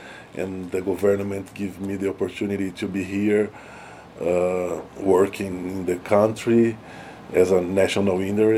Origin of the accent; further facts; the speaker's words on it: Brazil; Yes, I'm from Brazil. I finished my bachelor's in architecture there.